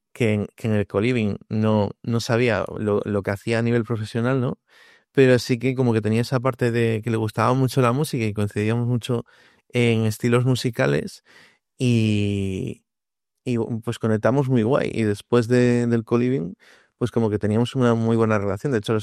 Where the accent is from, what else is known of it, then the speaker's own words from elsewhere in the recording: Vila de Cruces, Galicia, Spain; yo soy de aquí, de Vila de Cruces, ¿no? Un pueblo aquí en Galicia que está en el centro y que está como un poco tirando al rural, ¿no?